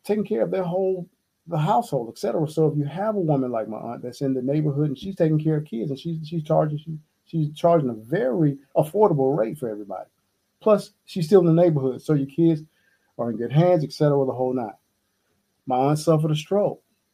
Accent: Atlanta, Georgia, United States; family members are here in Atlanta, East Atlanta, Decatur, around South Side, West Side, et cetera. We're from Atlanta. We come from meager beginnings.

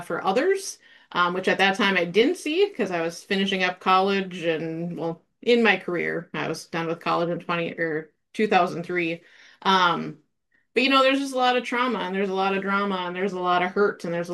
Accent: Two Harbors, Minnesota, United States; I am born and raised in Two Harbors, which is a small rural community

